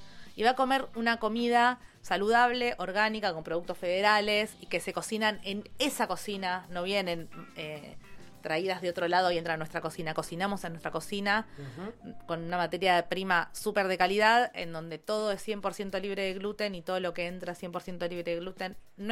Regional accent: Villa Elisa, Buenos Aires Province, Argentina; Porque soy de allá, o sea, soy de Villa Elisa.

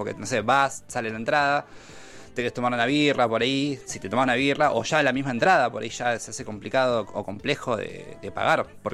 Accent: Claypole, Buenos Aires Province, Argentina; moved away as an adult; ahora vivo acá. Soy de Claypole, conurbano. Beso a Claypole, Almirante Brown. Pero bueno, ya estoy acá desde 2010.

